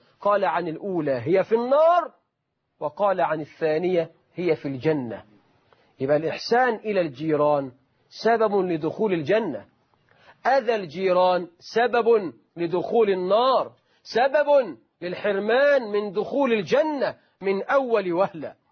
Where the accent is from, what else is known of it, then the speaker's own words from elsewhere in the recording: Egypt; وإحنا في أمثالنا كمصريين